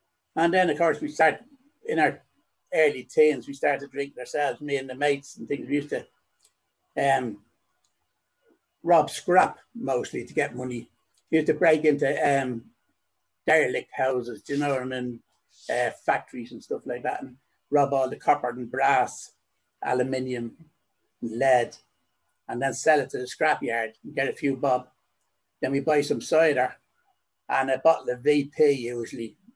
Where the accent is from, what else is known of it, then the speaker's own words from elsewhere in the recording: Dublin, Leinster, Ireland; born there; I was born in Dublin, and But anyway, four kids were born Drumcondra.